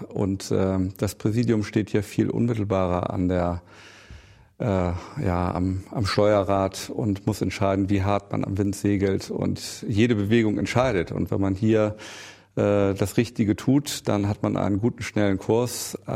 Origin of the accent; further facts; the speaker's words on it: Bremen, Germany; born there; Ich bin ja Bremer, also Norddeutscher von Geburt und habe deswegen eine leichte Assoziation zur Seefahrt.